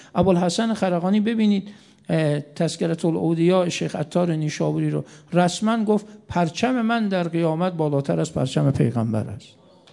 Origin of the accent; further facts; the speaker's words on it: Mashhad, Razavi Khorasan, Iran; مشهدی ها ما تو شهر خودمون واقعا این رسم هست، میگیم دورت بگردیم و واقعا اینجوری هست